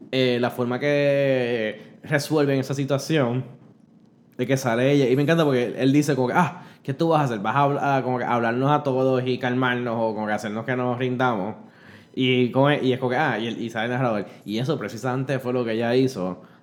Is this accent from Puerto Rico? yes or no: yes; Puerto Rico; Juro, soy puertorriqueño, no gringo.